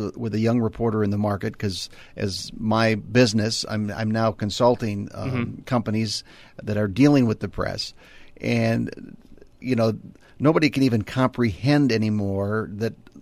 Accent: Minneapolis, Minnesota, United States; I grew up in Minneapolis

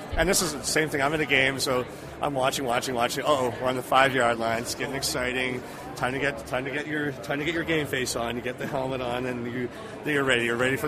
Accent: Texas, United States; Wrecking is without the G, like, because we are from Texas.

